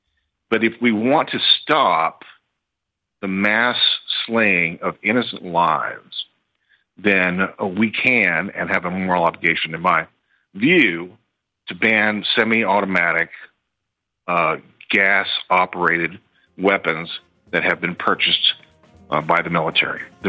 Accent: Texas, United States; I'm a gun owner. I'm a Texan.

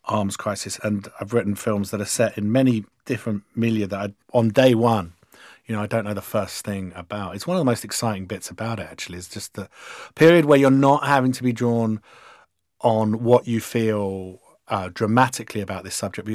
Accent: England, United Kingdom; But let's face it, I'm English.

